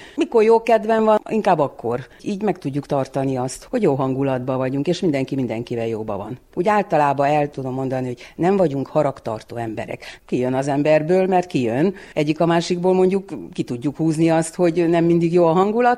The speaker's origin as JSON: {"language": "Hungarian", "town": "Nyárádmagyarós", "region": "Mureș County", "country": "Romania", "tie": "born or raised there", "said": "Sose vágytam elmenni innen. Itt születtem én Nyárádmagyaroson, itt jártam 8. osztályig, utána középiskolába, Nyárádszeredába."}